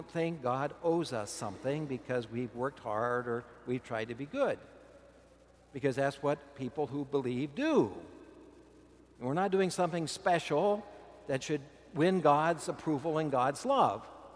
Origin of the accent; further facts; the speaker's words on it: Kansas, United States; It surprised me. I come from Kansas. We have mulberry trees everywhere.